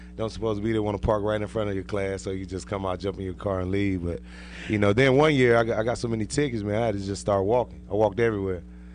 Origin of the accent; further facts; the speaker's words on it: Fort Wayne, Indiana, United States; I think it started like the age of 6, you know, growing up in Fort Wayne, Indiana, like I said, just wanted to play football.